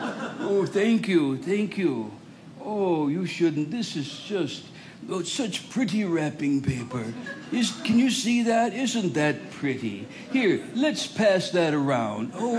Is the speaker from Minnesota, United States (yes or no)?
yes; Rochester, Minnesota, United States; So I grew up in Rochester, Minnesota, which is, you know what I really remember?